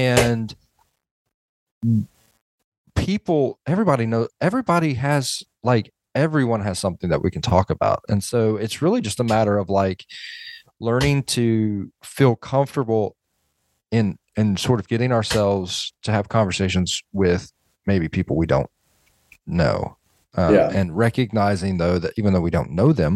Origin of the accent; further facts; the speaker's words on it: Atlanta, Georgia, United States; where I'm from Atlanta. We don't have a lot of Afghanis.